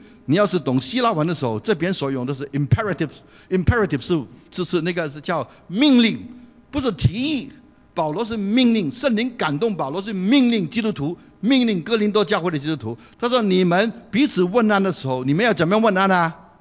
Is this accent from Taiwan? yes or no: no; China; 广东人不讲这句话，我们大陆人就喜欢讲接地气。